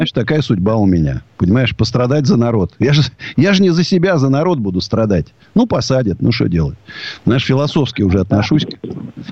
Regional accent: Moscow, Russia; я русский до мозга. Я даже не русский, я даже москвич. Я знаю, москвичей не очень любят, но я так люблю Москву, что я могу жить только вот в своем этом домике, в своем старинном особняке.

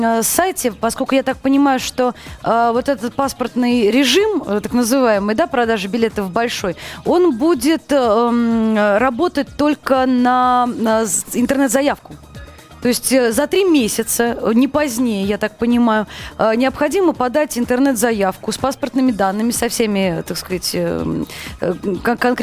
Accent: Moscow, Russia; я родилась и выросла в Москве

